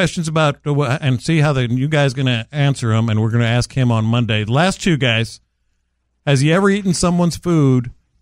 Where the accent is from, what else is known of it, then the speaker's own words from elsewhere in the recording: Texas, United States; Because I'm a Texan, man.